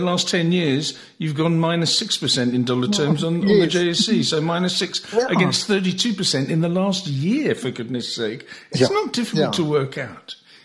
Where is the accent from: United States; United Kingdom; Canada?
United Kingdom; England; you know, I'm English, so I understand what it's like to support English teams.